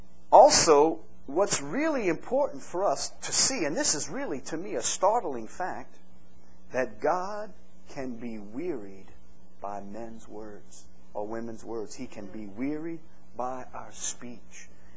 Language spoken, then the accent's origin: English; United States; You know, I mean, look, I'm an American.